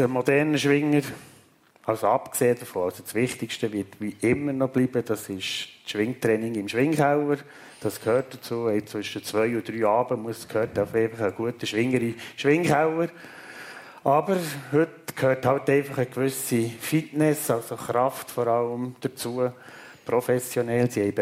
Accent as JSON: {"language": "German", "country": "Switzerland", "said": "wir haben sicher als Schweizer als Vorurteil"}